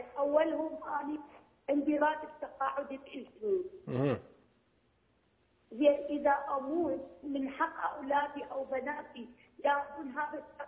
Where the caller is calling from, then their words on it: Al Anbar, Iraq; هي عندنا بالأنبار الشبكة تحضان